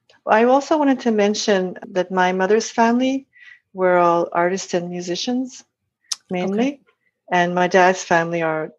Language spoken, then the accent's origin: English; Montreal, Quebec, Canada; now in Vancouver, Canada; We grew up in Montreal. My sisters and I were four in the family. Yeah. We all grew up in Montreal. And then I moved to Vancouver 25 years ago.